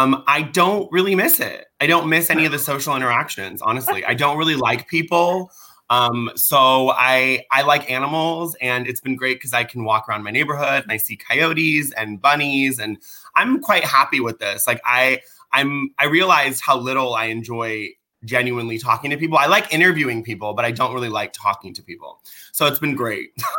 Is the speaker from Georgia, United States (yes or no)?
no; California, United States; I knew a lot of the original housewives from Orange County because I grew up here in Orange County.